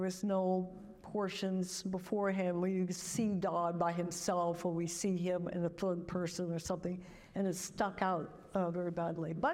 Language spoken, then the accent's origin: English; England, United Kingdom; But they keep pushing it on me because I'm English.